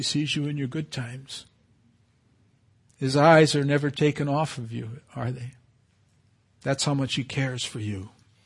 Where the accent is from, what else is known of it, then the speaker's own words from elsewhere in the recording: Canary Islands, Spain; I remember growing up in the Canary Islands and was a Roman Catholic country with no freedom for anyone else.